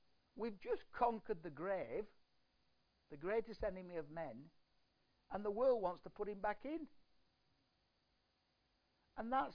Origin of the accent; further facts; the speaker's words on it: Ireland; And that's because I'm from Ireland.